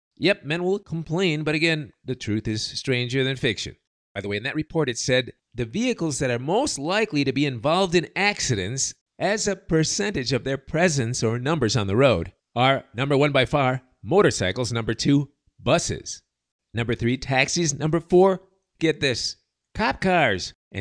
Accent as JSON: {"language": "English", "town": "Chicago", "region": "Illinois", "country": "United States", "lives_now": "Latin America", "said": "Being that Cleveland's my favorite punching bag and I'm from Chi-Town, people put two and two together"}